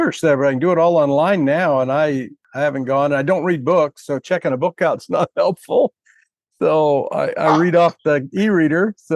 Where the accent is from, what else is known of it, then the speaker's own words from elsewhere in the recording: California, United States; But I grew up in California, man. We don't have any such things.